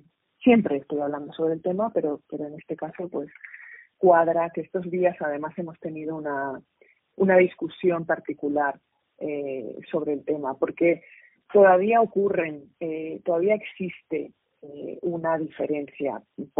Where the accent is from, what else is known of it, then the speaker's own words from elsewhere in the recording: Madrid, Community of Madrid, Spain; born there; also born or lived in Asturias; Yo nací en Madrid, luego viví en Asturias. Y ahora estoy aquí con mucho orgullo y muchísimo cariño.